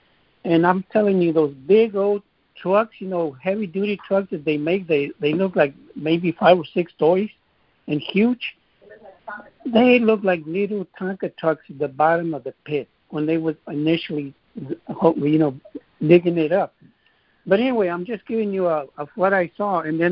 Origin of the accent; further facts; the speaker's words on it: Big Spring, Texas, United States; But I'm actually from Big Spring, Texas, which is about, you know, maybe 20, 25 miles from Andrews, Texas.